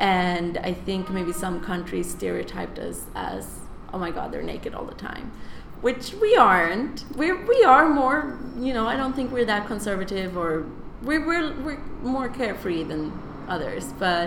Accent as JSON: {"language": "English", "country": "Sweden", "said": "reaction I get when when I say I'm from Sweden, they're like, no, you're not. You're not blonde."}